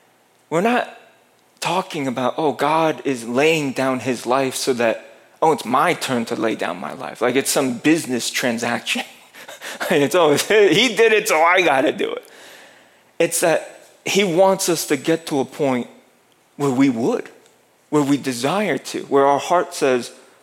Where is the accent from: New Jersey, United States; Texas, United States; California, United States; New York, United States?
New Jersey, United States; Now, there was a lot of people that I grew up with in Jersey.